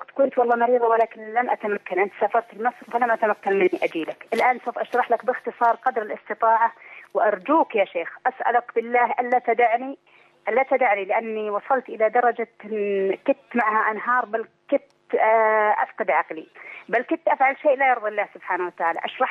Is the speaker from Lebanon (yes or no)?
no; Saudi Arabia; أنا من السعودية يا شيخ.